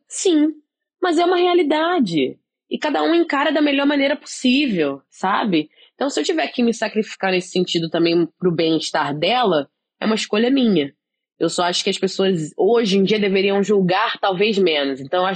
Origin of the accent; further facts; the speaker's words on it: Brazil; pra gente não é tão diferente porque nós somos brasileiros, então a cultura dela, a primeira língua dela vai ser português.